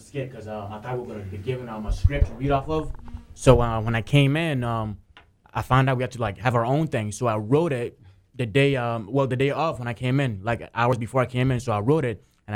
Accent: Ghana; now in United States; I've been in America for almost 10 years. I came here from Africa, Ghana, West Africa.

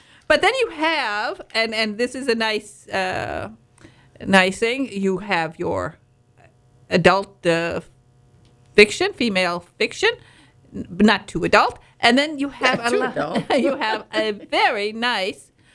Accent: Michigan, United States; I'm from Northern Michigan.

